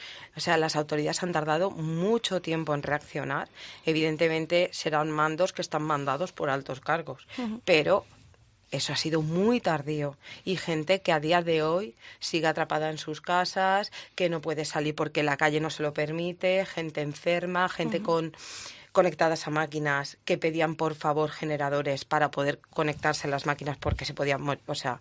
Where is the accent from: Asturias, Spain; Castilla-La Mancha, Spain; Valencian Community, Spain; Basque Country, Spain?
Valencian Community, Spain; yo como valenciana los conocía